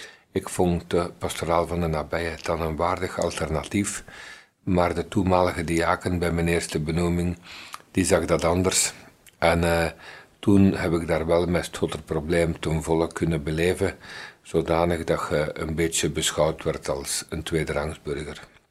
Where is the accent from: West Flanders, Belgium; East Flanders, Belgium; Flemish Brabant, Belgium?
Flemish Brabant, Belgium; Meerbeek; also born or lived in Leuven; Ja, ik ben in feite geboren in Leuven. Mijn jeugd doorgebracht in Meerbeek, in vogelvlucht op 5 kilometer van Egenhoven.